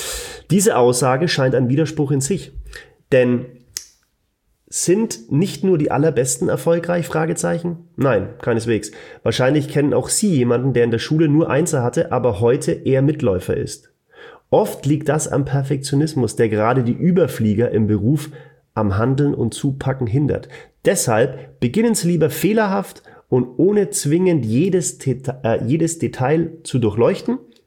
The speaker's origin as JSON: {"language": "German", "region": "Bavaria", "country": "Germany", "accent": "Franconian", "said": "was ist das so neue Eier mit meinem fränkischen Dialekt?"}